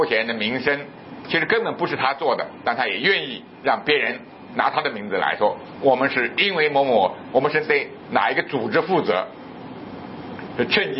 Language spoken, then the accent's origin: Chinese; China; 这个对我们中国人来说也是一样